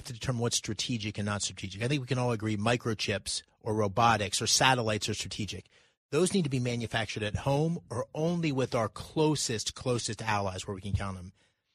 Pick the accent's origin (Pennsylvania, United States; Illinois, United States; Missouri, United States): Pennsylvania, United States; I grew up in Pennsylvania. I'm 57. I've spent 35 plus years in Pennsylvania. I ran a company there. I grew up there, played sports there.